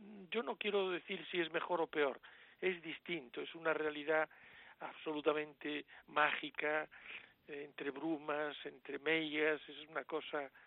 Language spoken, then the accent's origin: Spanish; Galicia, Spain; yo soy gallego y no puedo dejar de reflejar donde he vivido tantos años